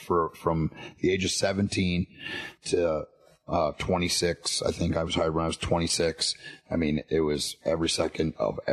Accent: Canada; I grew up in Canada, so I played hockey.

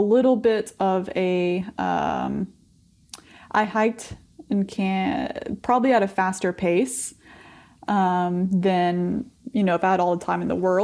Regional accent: Charlotte, North Carolina, United States; So I met Stuart. We're both from Charlotte, North Carolina.

